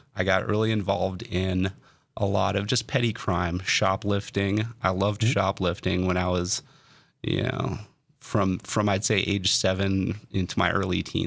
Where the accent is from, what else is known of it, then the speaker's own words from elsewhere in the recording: Fargo, North Dakota, United States; Well, I grew up in Fargo, West Fargo, that area. Lived there for most of my... pretty much right up till adulthood.